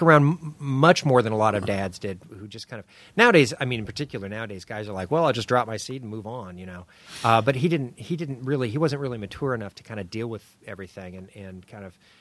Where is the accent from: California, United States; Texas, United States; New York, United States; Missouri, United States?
California, United States; Los Angeles; born there; Northeast LA. It's the same as East LA, but colder.